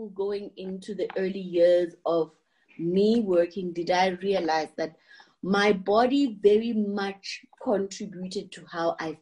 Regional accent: Lesotho; first language Sesotho; English is a second language; my native language, which is Sesotho from Lesotho.

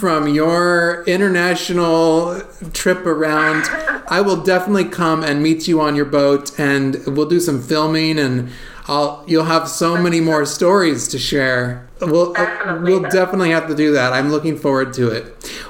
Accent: California, United States; and I am from California, and so growing up... Yeah. So growing up, San Francisco was my big city growing up

